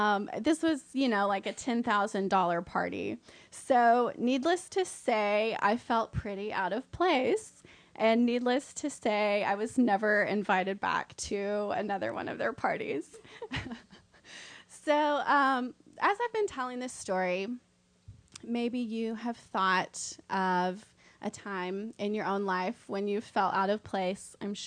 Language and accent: English; Weatherford, Texas, United States; I'm from Weatherford, Texas. I've never spent more than probably $20 on a Halloween costume.